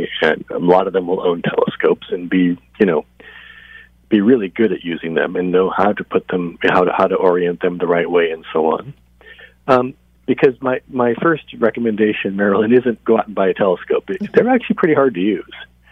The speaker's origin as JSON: {"language": "English", "town": "Los Angeles", "region": "California", "country": "United States", "said": "I come from Los Angeles originally, and there's numerous clubs around there"}